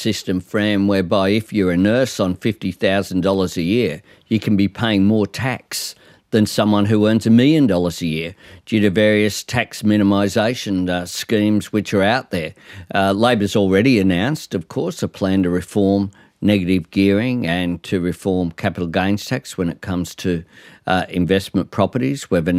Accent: Darlinghurst, New South Wales, Australia; born there; I had a single mum. I was born in Darlinghurst. I certainly have never been a citizen of another country.

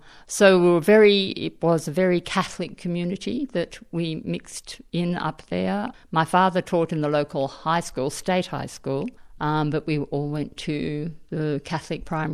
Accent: Katoomba, New South Wales, Australia; also born or lived in Sydney; I was born in Sydney, but my family didn't live there. They lived in Katoomba. It's a small town in the Blue Mountains. So I was taken back there and spent my first 7 years in the Blue Mountains. And I regard that as my home country

